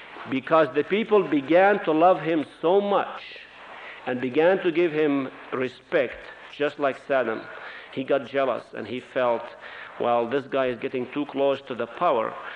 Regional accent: Haifa, Haifa District, Israel; also born or lived in Nazareth; I was born in Nazareth, shortly after Israel became a state. My parents have been in Palestine since the 1600s, so I'm a Palestinian by origin. I'm fluent in Arabic and in Hebrew, and I was raised in Haifa

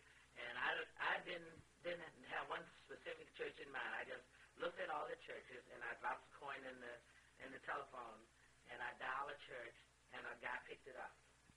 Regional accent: the South, United States; because I came down from the South, I figured that all cities had one Lutheran church or two.

